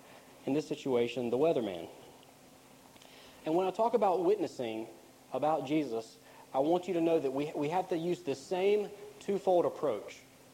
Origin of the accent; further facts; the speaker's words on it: Macon, Georgia, United States; I also believe that today it got up to 30 degrees in my hometown of Macon, Georgia.